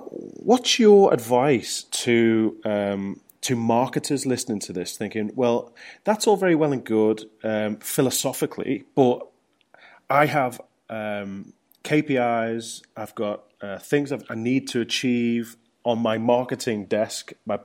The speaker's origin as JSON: {"language": "English", "country": "United Kingdom", "said": "The good thing about being British is there's no such thing as a wrong line. We'll queue up for anything."}